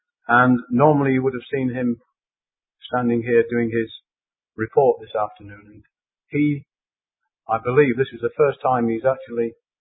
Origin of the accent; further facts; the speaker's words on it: Aberdeen, Scotland, United Kingdom; One of the reasons I'm down here from Aberdeen is I came down here to see an exhibition